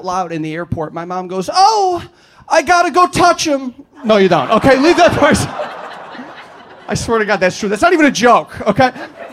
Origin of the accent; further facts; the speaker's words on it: Chicago, Illinois, United States; I'm from Chicago.